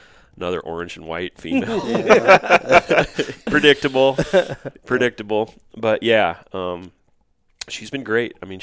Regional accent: Nebraska, United States; the county that I grew up in Nebraska. I haven't seen a pheasant, and my dad farms.

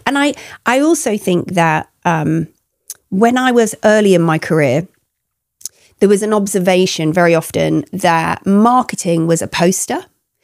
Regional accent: Grimsby, Yorkshire and the Humber, United Kingdom; now in London, United Kingdom; And I grew up near Grimsby up north. And so dancing was just an incredible thing to be able to do locally.

